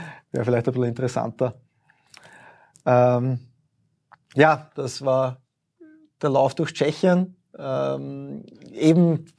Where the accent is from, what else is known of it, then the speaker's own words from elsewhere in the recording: Eastern Austria, Austria; also Österreich sagt man immer Schneeland, aber ich komme eher aus dem Osten, da ist auch nie so viel Schnee